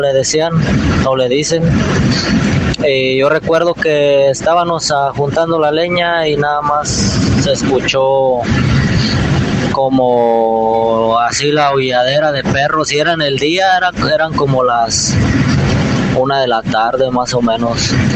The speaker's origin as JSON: {"language": "Spanish", "town": "Acámbaro", "region": "Guanajuato", "country": "Mexico", "said": "Yo soy de Acámbaro, Guanajuato."}